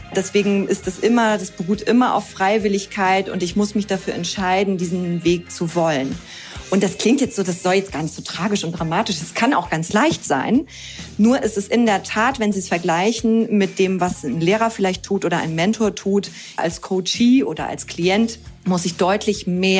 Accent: Hamburg, Germany; now in Cologne, Germany; ich bin 42 Jahre alt und ich bin Coach für Unternehmerinnen. Ich bin ursprünglich aus Hamburg, bin jetzt aber schon seit vielen Jahren mit meinem Mann und meinem Sohn zusammen in Köln

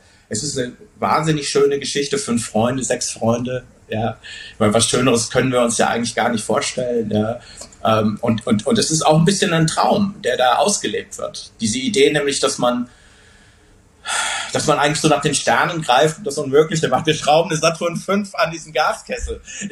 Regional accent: Wuppertal, North Rhine-Westphalia, Germany; wir kommen aus Wuppertal. Wir sind stolz drauf, aus Wuppertal zu kommen.

